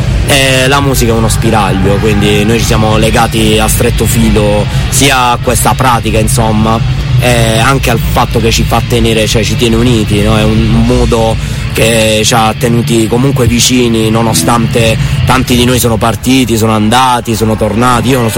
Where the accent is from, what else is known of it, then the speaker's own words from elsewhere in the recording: Taranto, Apulia, Italy; sono forse l'unico veramente tarantino, perché sono nato e cresciuto a Taranto per 25 anni.